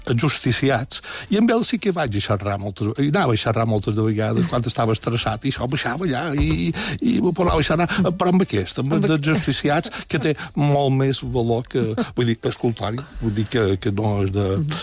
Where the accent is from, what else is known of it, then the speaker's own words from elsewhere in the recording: Barcelona, Catalonia, Spain; now in Mallorca, Spain; des de que vaig arribar des de Barcelona, i he estat 43 anys fent feina allà